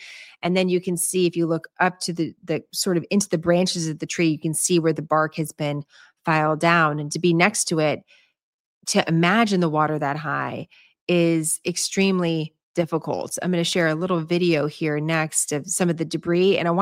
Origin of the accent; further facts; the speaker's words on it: San Francisco, California, United States; When I grew up in San Francisco, I used the term, oh my God, all the time.